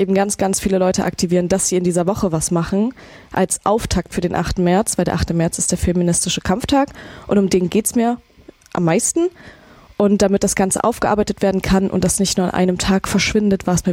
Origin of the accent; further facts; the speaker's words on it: Erfurt, Thuringia, Germany; In ganz Erfurt war es mir erstmal wichtig, weil das hier meine Heimatstadt ist und gerne hier angefangen hätte, weil ich hier auch eben gute Kontakte habe.